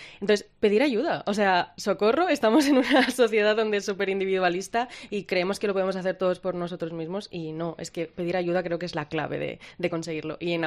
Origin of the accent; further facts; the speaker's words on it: Zaragoza, Aragon, Spain; now in Barcelona, Spain; Y además yo soy de Zaragoza y de repente llegas a una ciudad nueva